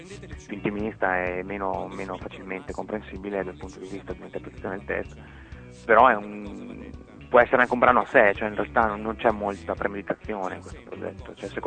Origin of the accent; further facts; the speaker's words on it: Reggio Emilia, Emilia-Romagna, Italy; accent: Reggio Emilia; ma siamo nati qua, è ovvio. Parlata vagamente, è quella lì, insomma. Non è che me lo sono, non è che lo faccio apposta, è che sono di qua e si parla così.